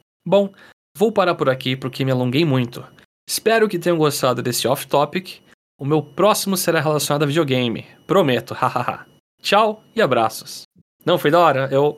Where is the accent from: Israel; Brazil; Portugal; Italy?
Israel; Lembrando que nasci e vivo em Israel.